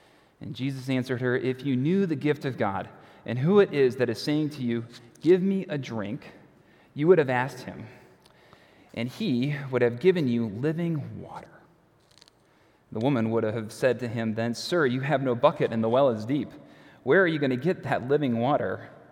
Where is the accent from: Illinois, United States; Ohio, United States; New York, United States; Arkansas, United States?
Illinois, United States; Prospect Heights; I grew up in Prospect Heights, which is nearby, and we had well water.